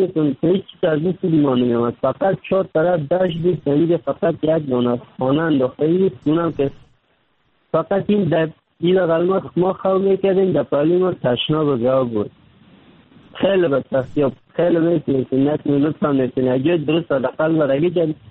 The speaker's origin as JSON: {"language": "Persian", "region": "Kabul", "country": "Afghanistan", "moved": "yes", "lives_now": "Turkey", "said": "3 سال میشه ترکیه آمدم، از افغانستان 3 سال میشه رکن سیدانم ترکیه هستم. اما از افغانستان آمدم، طرف پاکستان آوردم، رو آمدم از کابل آمدم"}